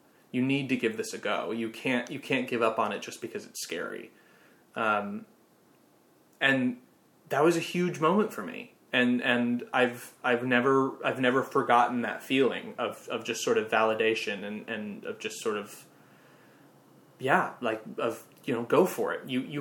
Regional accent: Minnesota, United States; Like, I'm nobody from Minnesota.

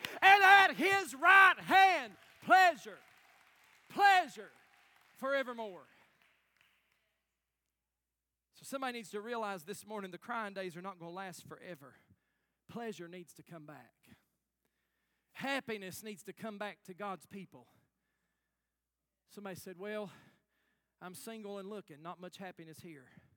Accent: Knox County, United States; Listen, I was raised in Knox County. Can I get a witness? Some of y'all know what I'm talking about. I was raised in Knox County.

